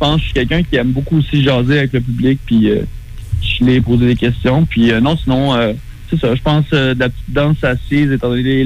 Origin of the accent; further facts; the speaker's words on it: Thetford Mines, Quebec, Canada; now in Montreal, Canada; Je viens de Thetford Mines, j'habite à Montréal.